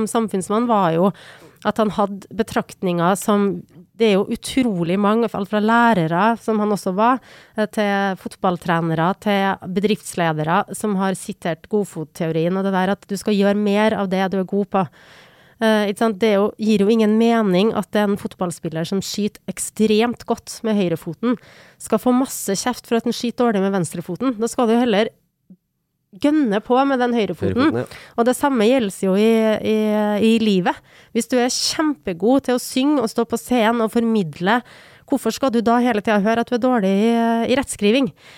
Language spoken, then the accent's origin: Norwegian; Trøndelag, Norway; den stoltheten som han bidro til at vi hadde som trøndere